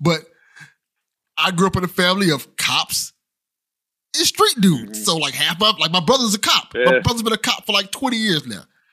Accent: Miami, Florida, United States; I grew up in the hood. I grew up in Miami, and in Miami, you got like, you know, I grew up in Liberty City. That's a straight up hood.

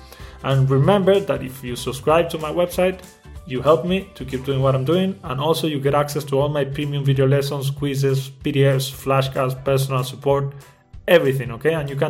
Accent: Spain; first language Spanish; Ese nativo soy yo … soy nativo de España.

